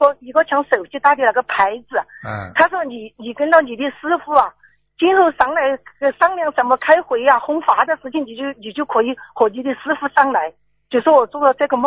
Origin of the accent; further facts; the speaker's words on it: Chengdu, Sichuan, China; 我是成都过来的